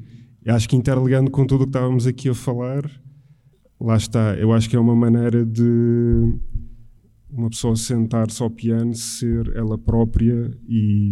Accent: Madeira, Portugal; also born or lived in Venezuela; Nasci na Venezuela. Os meus pais são madeirenses, mas o meu pai, muito cedo, foi viver para a Venezuela. Quando tinha 5 anos, fui para a Madeira.

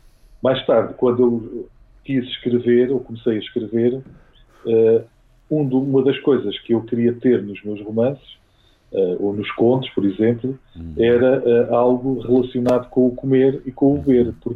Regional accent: Mozambique; now in Portugal; quando vim de Moçambique para Portugal, estive um tempo com a minha avó e com os meus tios

